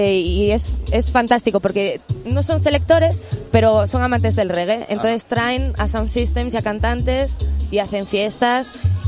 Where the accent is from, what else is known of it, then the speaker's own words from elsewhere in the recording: Gijón, Asturias, Spain; moved away as an adult; now in San Sebastián, Spain; yo soy una chica de Gijón, soy asturiana, pero bueno, llevo un año viviendo en Donosti, me fui ahí a estudiar y estoy ahí estudiando y trabajando